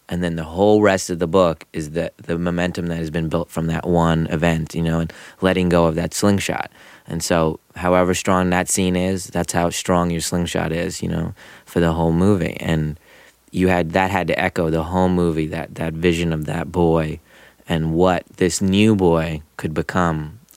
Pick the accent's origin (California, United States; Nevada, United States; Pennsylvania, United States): Pennsylvania, United States; Philadelphia; you know, we grew up in Philly in the Main Line, and only Indian kid in almost every school I've ever gone